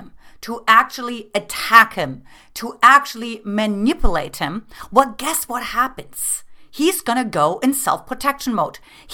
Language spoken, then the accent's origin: English; Germany; growing up in Eastern communist Germany, where it was very like logical and it's very like harsh and it's very rigid.